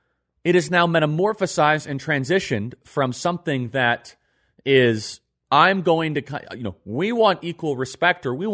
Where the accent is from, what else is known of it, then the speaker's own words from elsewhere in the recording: United States; As I grew up in America and as I grew up in the conservative movement, I didn't really think twice about Pride Month or June.